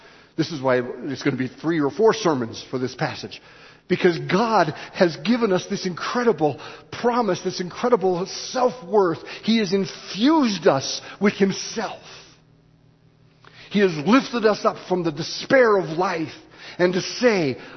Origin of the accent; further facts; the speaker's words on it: Wheaton, Illinois, United States; I was raised in the Midwest in a town which was a dry town. It was a dry town because it was dominated by a school which was a dry school, Wheaton College.